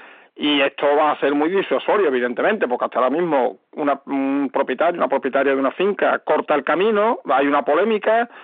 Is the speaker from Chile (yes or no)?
no; Cazalla de la Sierra, Andalusia, Spain; ya soy un poco mayor, pero bueno, no soy centenario, y yo a mi pueblo había que ir por carriles, en Cazalla de la Sierra, que he nacido allí, no había ni una sola carretera asfaltada, eso lo he vivido yo.